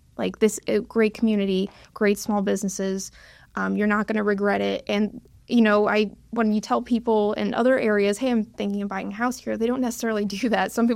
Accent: Connecticut, United States; That was in Connecticut. I'm from Connecticut.

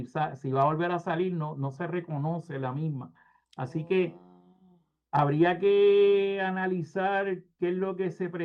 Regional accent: United States; born there; a mí me trajeron y pues nací en los Estados Unidos

